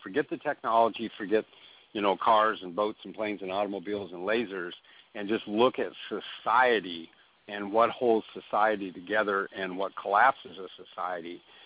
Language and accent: English; Northwest, United States; Well, I'm all Southern roots, too. But I grew up in the Northwest, so I don't have the passion of it like you do.